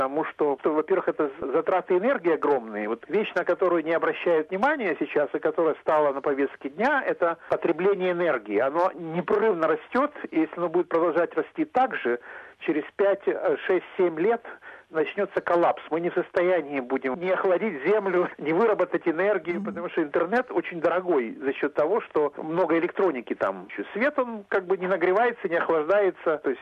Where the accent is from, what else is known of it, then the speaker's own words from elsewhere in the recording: Kharkiv, Kharkiv Oblast, Ukraine; moved away; на самом деле я сам не из России, я из Харькова, из Украины.